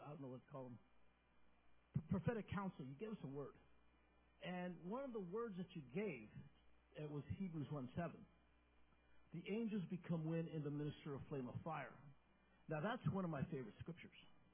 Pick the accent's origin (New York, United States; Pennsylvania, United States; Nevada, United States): Nevada, United States; Las Vegas; Because, you know, I grew up in Las Vegas. I've lived there most of my life.